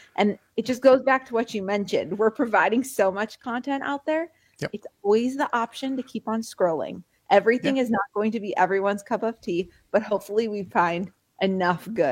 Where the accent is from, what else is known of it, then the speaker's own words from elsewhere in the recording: Chicago, Illinois, United States; I grew up in the Chicago area. And even though that's only 2 hours from Madison, the supper club culture is entirely different.